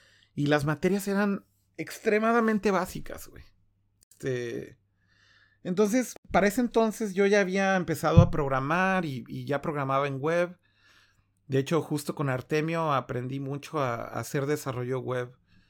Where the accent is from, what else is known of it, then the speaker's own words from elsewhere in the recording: Mexico; venimos de México, tenemos un sitio web, somos prensa y queremos información